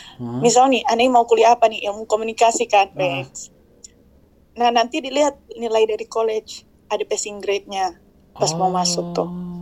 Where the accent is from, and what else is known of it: Indonesia